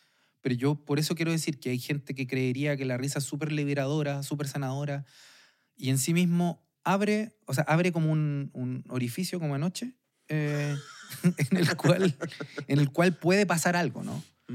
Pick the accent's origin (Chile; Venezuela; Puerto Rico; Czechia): Chile; es algo que a mí, como chileno, nosotros no tuvimos Edad Media